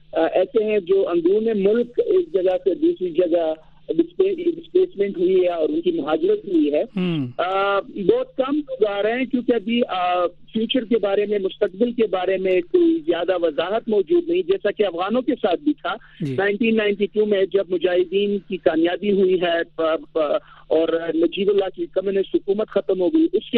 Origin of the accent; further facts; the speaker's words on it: Peshawar, Khyber Pakhtunkhwa, Pakistan; باوجود اس کے کہ میں تقریباً 2 دہائیوں تک پشاور میں رہا, وہاں پہ میں پلا بڑا ایجوکیشن کی